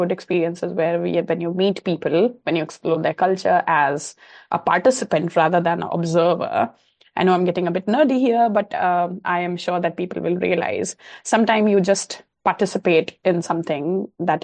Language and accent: English; India; I grew up in India in a very small town where everyone knows everyone